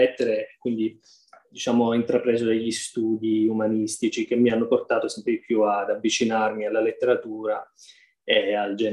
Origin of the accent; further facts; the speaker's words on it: Sicily, Italy; moved away as an adult; io sono nato e cresciuto in Sicilia, in un paesino di montagna. L'università poi mi ha spinto ad andare via da casa a 18 anni.